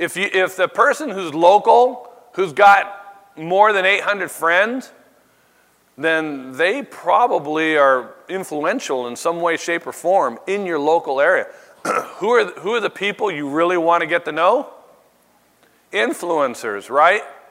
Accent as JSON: {"language": "English", "town": "Friendswood", "region": "Texas", "country": "United States", "said": "I'm from Friendswood, Texas."}